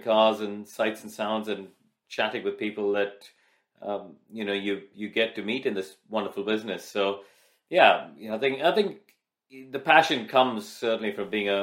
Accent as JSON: {"language": "English", "country": "India", "tie": "born or raised there", "said": "I grew up, I was born and raised in India. We had no kart tracks at the time."}